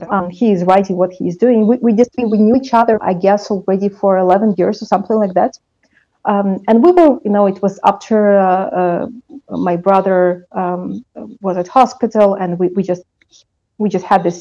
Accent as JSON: {"language": "English", "region": "Kyiv", "country": "Ukraine", "tie": "born or raised there", "said": "I'm half Afghani. My father was from Afghanistan, but I was born and raised in Kyiv. So I guess I'm also kind of that Ukrainians who are mixed."}